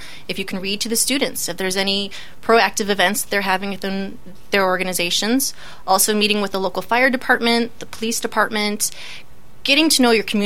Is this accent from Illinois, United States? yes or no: yes; Blue Island, Illinois, United States; You know, my hometown is very supportive. I'm from Blue Island.